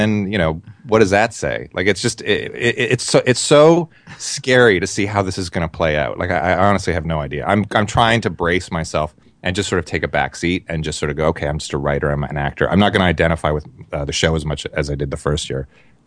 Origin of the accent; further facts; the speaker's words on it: Scarborough, Ontario, Canada; I was born in Scarborough. Yeah. I mean, we moved here when I was 10, but I identify as Scarberian